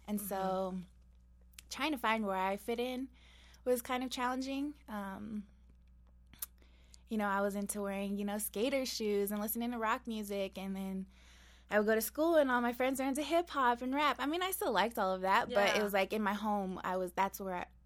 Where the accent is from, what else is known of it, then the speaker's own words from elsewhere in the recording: Colorado Springs, Colorado, United States; So I grew up here in Southeast.